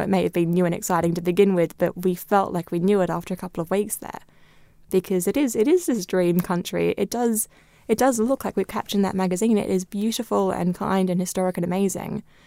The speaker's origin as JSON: {"language": "English", "country": "Australia", "tie": "born or raised there", "said": "I grew up in Australia, which is a land of harsh light and bright colours"}